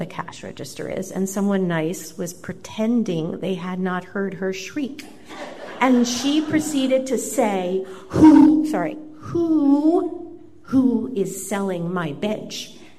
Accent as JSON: {"language": "English", "town": "New York City", "region": "New York", "country": "United States", "tie": "born or raised there", "said": "But I grew up in New York City, and I lived in a really small apartment where my parents still lived, also known as rent control."}